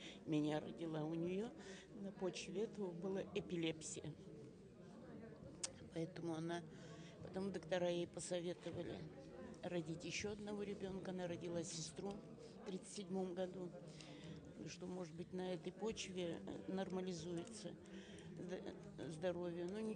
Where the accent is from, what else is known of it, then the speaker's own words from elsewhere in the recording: Sudzhenka, Kemerovo Oblast, Russia; born there; село Судженка, Яйского района.